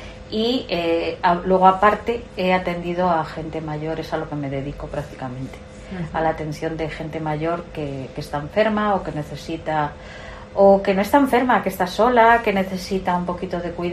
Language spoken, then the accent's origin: Spanish; Toral de Merayo, Castile and León, Spain; Eso, soy de Toral de Merayo.